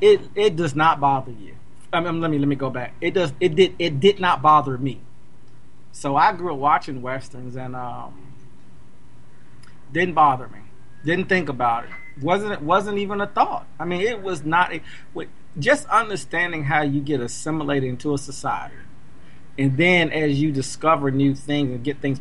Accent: United States; growing up in America, you're told this story.

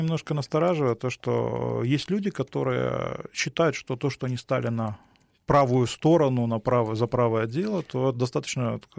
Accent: Kyiv, Ukraine; сам из Киева говорю на русском языке, где угодно, и во Львове

